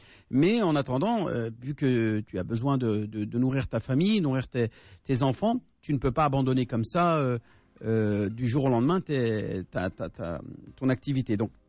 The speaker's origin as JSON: {"language": "French", "country": "Algeria", "said": "je suis algérien, donc je sais ce qui se passe là-bas."}